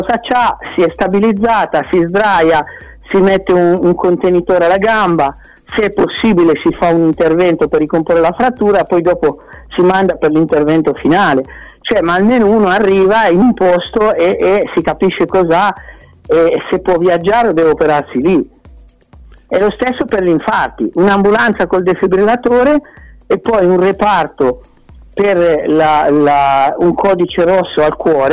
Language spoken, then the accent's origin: Italian; Bosnia & Herzegovina; la Bosnia è povera e l'Italia la stiamo già aiutando, quindi non è che io mi dimentico del mio paese